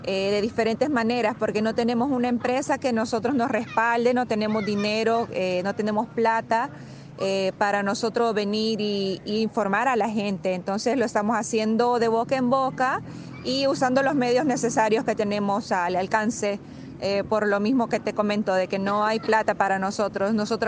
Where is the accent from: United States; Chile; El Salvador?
El Salvador; soy de El Salvador